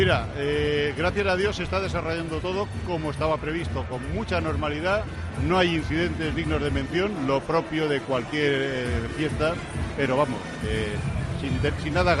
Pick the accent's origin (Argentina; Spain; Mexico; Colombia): Spain; Alicante, Valencian Community; que lo pasemos muy bien como alicantinos